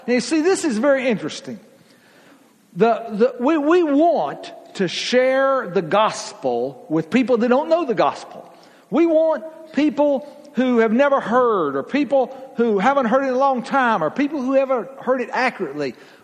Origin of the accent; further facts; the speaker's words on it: Georgia, United States; y'all, I am from Georgia, you have to cut me a little slack.